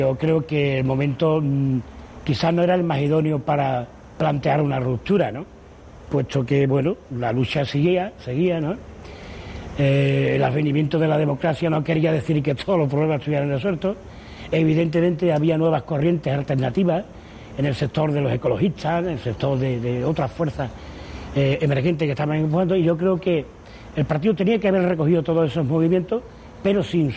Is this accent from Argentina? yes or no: no; Morón de la Frontera, Andalusia, Spain; soy natural de Morón de la Frontera. He trabajado toda mi vida en Sevilla